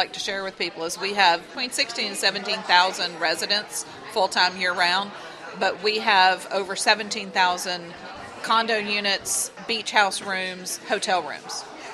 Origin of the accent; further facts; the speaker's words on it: the South, United States; I'm from the South. I like to eat.